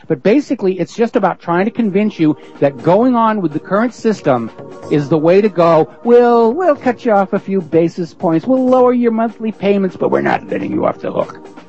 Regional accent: New Hampshire, United States; and I'm originally from New Hampshire myself, so I'm always sensitive to what they're doing.

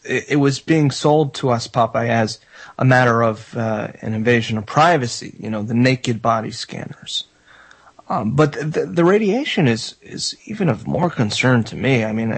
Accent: Florida, United States; I mean, I grew up in South Florida, and I never for a second had to deal with race issues because it's so diverse down there.

